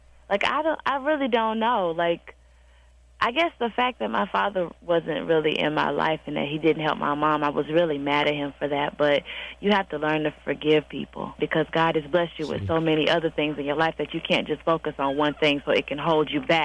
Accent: Decatur, Georgia, United States; also born or lived in Atlanta; I remember growing up in Decatur, Georgia.

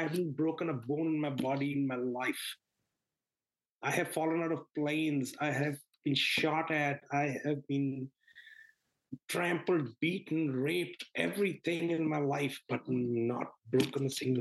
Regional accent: Jalandhar, Punjab, India; He puts me in the back of the bus free of charge and drops me off at Jalandhar.

